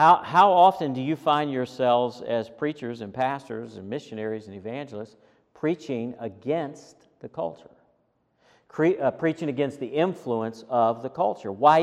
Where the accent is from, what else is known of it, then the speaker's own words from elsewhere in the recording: Virginia, United States; well, I grew up in Virginia, you know, when you put your overalls on, you're going out to do some work